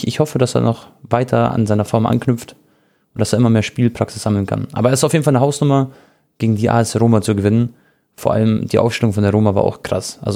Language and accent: German; Munich, Bavaria, Germany; und das sage ich Jungs als Münchner